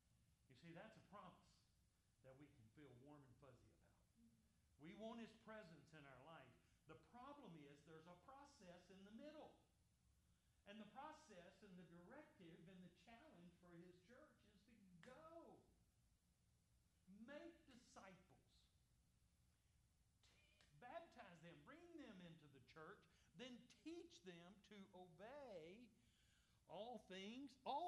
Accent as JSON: {"language": "English", "town": "Memphis", "region": "Tennessee", "country": "United States", "said": "I'm from Tennessee. I'm from Memphis."}